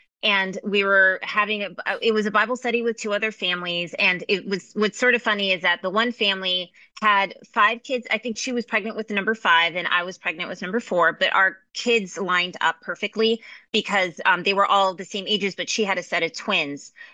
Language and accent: English; Puerto Rico; born there; My background is actually I was born in Puerto Rico